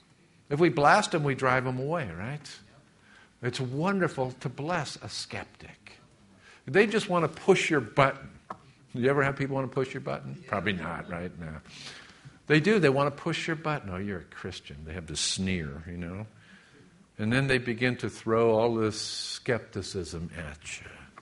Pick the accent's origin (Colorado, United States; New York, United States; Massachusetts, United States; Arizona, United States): Massachusetts, United States; born there; Oftentimes I tell people I was born in Massachusetts, and immediately, you know.